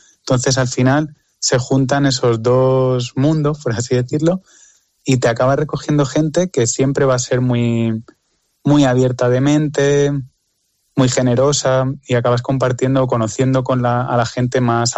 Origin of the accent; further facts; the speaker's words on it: Spain; soy de España